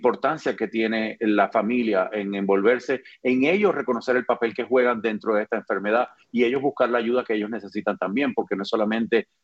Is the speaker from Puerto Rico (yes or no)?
yes; Puerto Rico; also born or lived in Cuba; now in Florida, United States; Nací en Cuba, me crié en Puerto Rico, vine a la Florida a trabajar y a estudiar